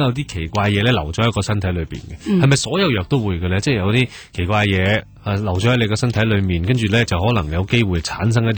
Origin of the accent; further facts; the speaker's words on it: Hong Kong; 但系譬如照我哋香港人嗰啲生活模式咧